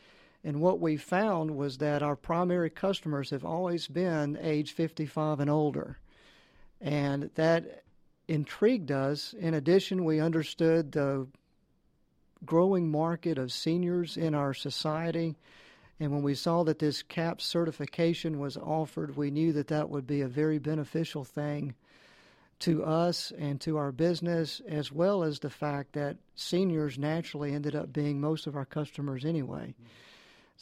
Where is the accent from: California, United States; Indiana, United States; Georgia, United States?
Georgia, United States; I am from the Atlanta area. I was born and raised in DeKalb County. I've always lived around metropolitan Atlanta.